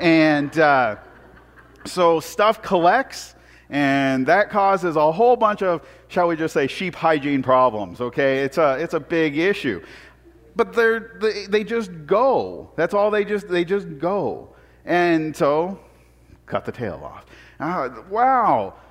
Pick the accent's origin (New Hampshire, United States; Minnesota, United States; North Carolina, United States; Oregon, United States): Oregon, United States; Portland; I'm a city boy. Okay, I grew up in Portland.